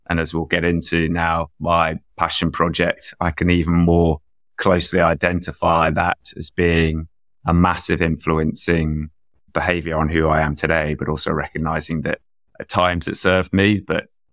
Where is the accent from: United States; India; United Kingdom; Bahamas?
United Kingdom; London; I grew up in London, proudly took the tube to school, which in the late 70s, early 80s was quite an adventure, let's say.